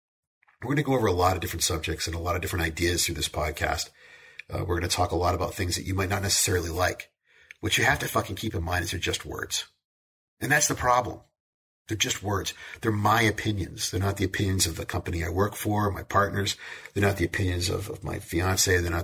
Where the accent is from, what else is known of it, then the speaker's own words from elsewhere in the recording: Manchester, New Hampshire, United States; Growing up in Manchester, being in New Hampshire when I was a teenager, my entire worldview about what was cool came from MTV.